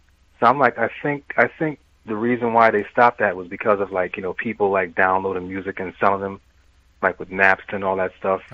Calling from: New York City, New York, United States; I'm calling from the Bronx, Parkchester.

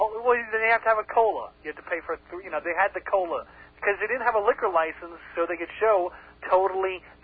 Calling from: Rocky Point, New York, United States; I'm calling from Rocky Point at some Burger King.

